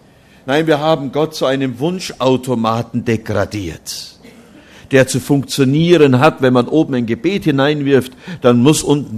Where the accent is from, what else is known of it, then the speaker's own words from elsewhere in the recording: Oberammergau, Bavaria, Germany; ich komme nun aus dem Herrgottschnitzer Dorf Oberammergau, wie man das so sagt.